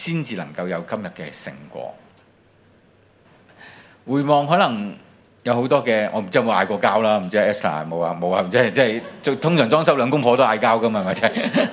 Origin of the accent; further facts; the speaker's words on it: Hong Kong; 其实这个何尝不像我们香港人在过去几年的经历